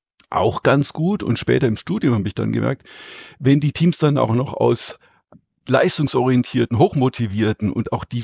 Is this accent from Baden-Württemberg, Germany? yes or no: yes; Altensteig, Baden-Württemberg, Germany; also born or lived in Rhineland; Ich bin geboren im Rheinland, ne, unter sehr extrovertierten und freundlichen und humorvollen, optimistischen Menschen und dann von meinen Eltern in den Schwarzwald, in das schöne Städtchen Altensteig, verschleppt worden, in Anführungszeichen.